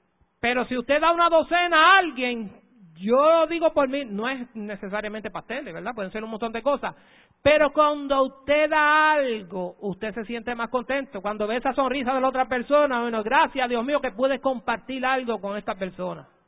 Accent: Utuado, Puerto Rico; Hay gente en el campo, porque yo soy del campo, soy de Utuado

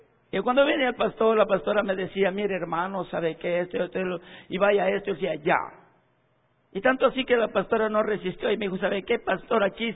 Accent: Trujillo, La Libertad, Peru; Yo vengo de Trujillo, hermanos. Trujillo no es pastor la capital. Trujillo es provincia.

